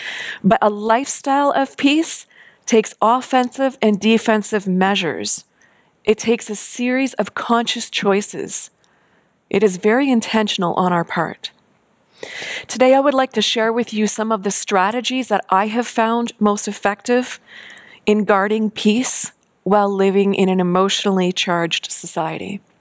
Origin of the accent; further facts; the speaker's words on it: Canada; And we're Canadian.